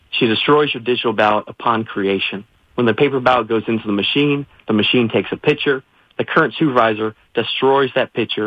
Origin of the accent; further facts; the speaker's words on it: Florida, United States; I grew up in Pinellas. I attended local public schools. I then received my bachelor's degree from the University of Florida.